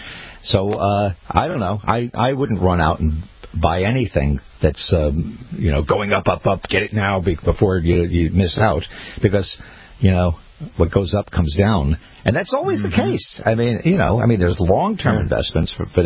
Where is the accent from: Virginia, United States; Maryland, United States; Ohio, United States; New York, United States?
New York, United States; I remember as a kid growing up on Long Island News